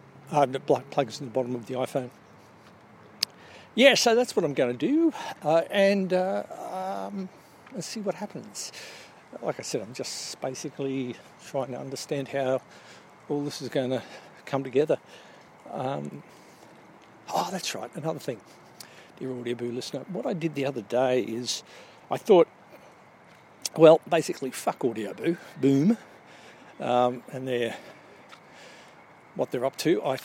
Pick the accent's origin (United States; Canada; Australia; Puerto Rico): Australia; I'm Australian